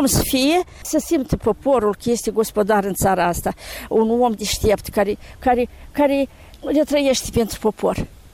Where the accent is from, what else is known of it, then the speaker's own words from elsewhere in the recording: Moldova; Noi suntem români, basarabieni.